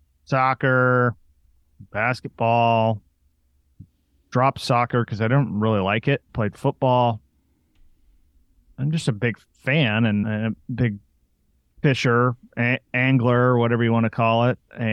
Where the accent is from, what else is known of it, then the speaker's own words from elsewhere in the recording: Portland, Oregon, United States; I'm from Portland, Oregon, so the Portland Trailblazers were a huge part of the culture back then.